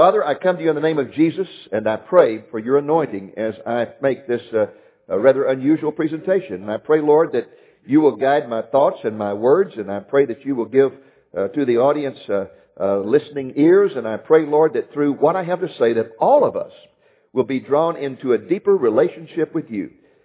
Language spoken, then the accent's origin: English; Dallas, Texas, United States; it's very special to me because I come from Dallas, Texas, which is flat and treeless and hot.